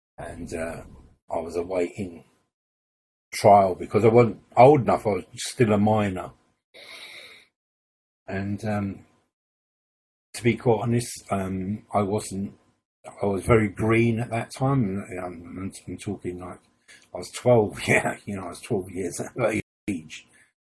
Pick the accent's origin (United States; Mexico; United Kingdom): United Kingdom; Glasgow, Scotland; born there; I'm the eldest of six. I was born in Glasgow.